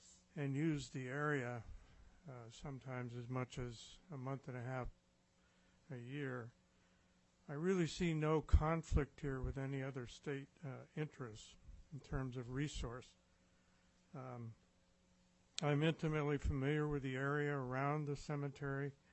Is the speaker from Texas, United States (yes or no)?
no; Juneau, Alaska, United States; I'm from Juneau, also a property owner in Thunder Bay